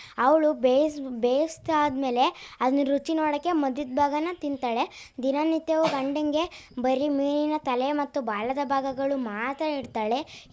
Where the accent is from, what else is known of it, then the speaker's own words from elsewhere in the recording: Huliyar, Karnataka, India; ನಾನು ಹುಳಿಯಾರಿಂದ ಬಂದಿದ್ದೀನಿ.